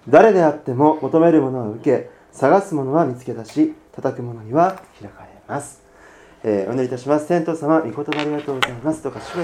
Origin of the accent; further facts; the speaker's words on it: Saga, Japan; 私、佐賀に、私の実家の佐賀にですね、行ってきました。